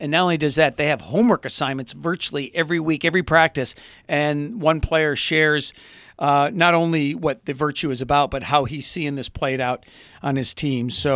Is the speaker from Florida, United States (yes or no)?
no; Michigan, United States; I know, this is interesting, but it's just that it just so happens that although it is my home state, they just had their first weekend of online gambling last weekend.